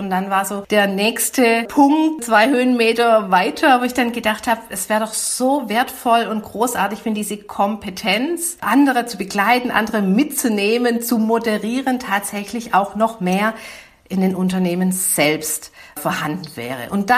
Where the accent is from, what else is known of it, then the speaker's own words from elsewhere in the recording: Baden-Württemberg, Germany; accent: Swabian; man mag es an der Sprachfärbung hören, bin Schwäbin